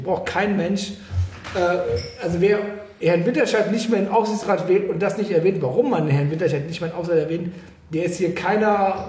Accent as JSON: {"language": "German", "town": "Cologne", "region": "North Rhine-Westphalia", "country": "Germany", "lives_now": "Hamburg, Germany", "said": "ich komme auch aus Köln, ich weiß, wie schwer es ist hier in Hamburg."}